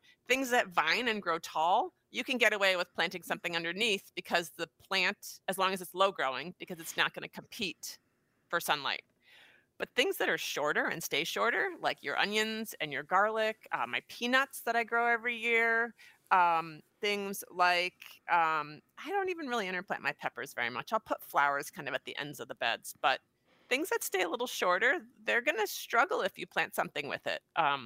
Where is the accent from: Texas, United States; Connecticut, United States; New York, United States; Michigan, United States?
Connecticut, United States; I was born and raised in Southern Connecticut